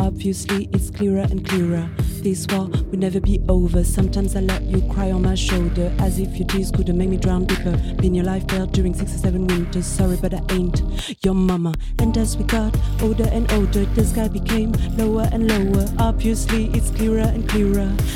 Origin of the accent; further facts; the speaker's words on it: Paris, Île-de-France, France; born there; mais moi, en fait, je suis né à Paris. Je vis ici